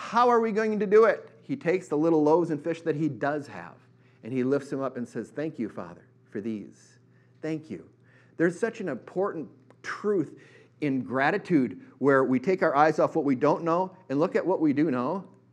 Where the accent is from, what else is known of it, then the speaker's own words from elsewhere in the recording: Eau Claire, Wisconsin, United States; I grew up in Eau Claire, Wisconsin, so I'm from up north. I'm a Wisconsin guy.